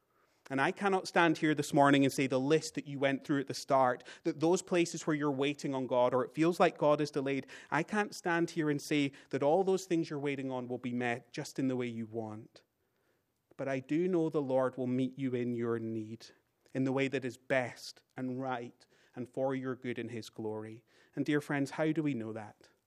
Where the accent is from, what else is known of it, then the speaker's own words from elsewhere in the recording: United Kingdom; And even though I'm British, I just can't do the accent of Ian McKellen.